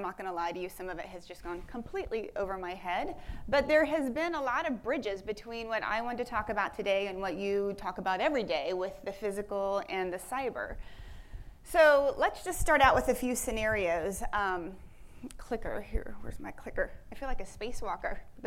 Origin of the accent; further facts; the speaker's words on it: Midwest, United States; you know, I'm from the Midwest, I don't know a stranger.